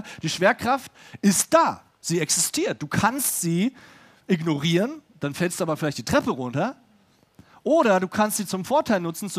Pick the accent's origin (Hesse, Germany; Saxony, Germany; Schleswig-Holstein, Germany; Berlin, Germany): Berlin, Germany; Ich komme ursprünglich aus Berlin und da brauchst du keinen Führerschein.